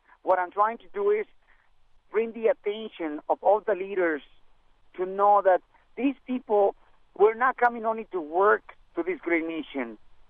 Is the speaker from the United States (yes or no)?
no; Mexico; That was in 1986. I came from Mexico.